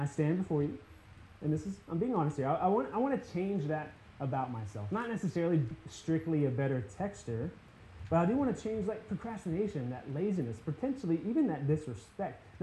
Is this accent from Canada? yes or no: no; Mechanicsville, Virginia, United States; I'm originally from Mechanicsville, Virginia, and when I was there, that was always kind of odd to say.